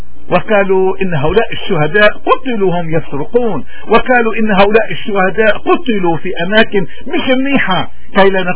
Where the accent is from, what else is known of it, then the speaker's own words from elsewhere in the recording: Lebanon; وهم كثر في بلدنا لبنان